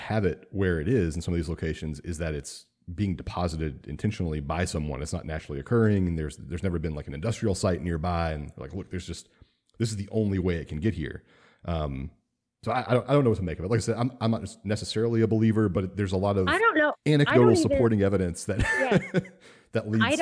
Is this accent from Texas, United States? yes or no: yes; Port Arthur, Texas, United States; So I've never seen a real sunset because I grew up in Port Arthur, Texas, the armpit of Texas.